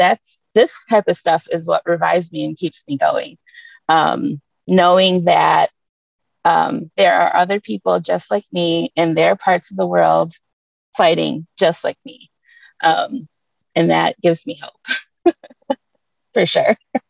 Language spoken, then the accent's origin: English; Detroit, Michigan, United States; I was born and raised right in Detroit